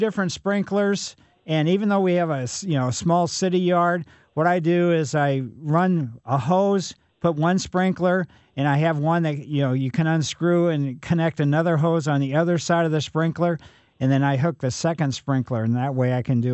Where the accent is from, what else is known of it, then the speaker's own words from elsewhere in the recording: Ellisville, Missouri, United States; I grew up in Maple Lane in Ellisville, but our maples were the silver maples, consequently no fall color.